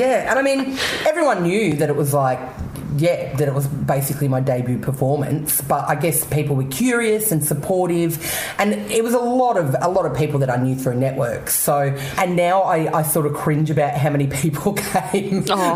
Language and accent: English; Canberra, Australian Capital Territory, Australia; I grew up in Canberra. I lived there for 22 years. But I've come good.